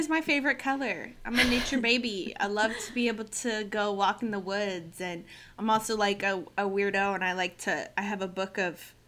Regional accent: Florida, United States; where I was growing up in North Central Florida, we were much closer to the springs than we are to the beach.

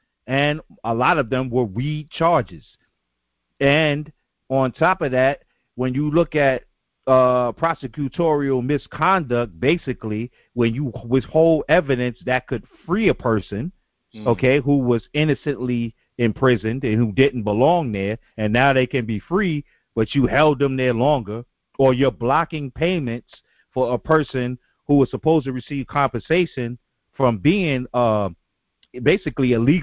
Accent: Kenya; now in United States; I am Kenyan American. And it makes sense. I am an American citizen, but I'm from Kenya.

